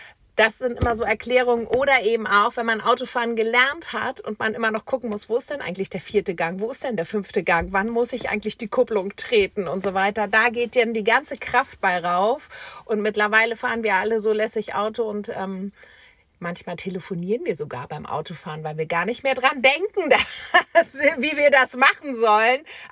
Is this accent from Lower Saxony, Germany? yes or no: no; Hamburg, Germany; weil ich komme ja aus Hamburg und bei uns sagt man ja 24/7 Moin.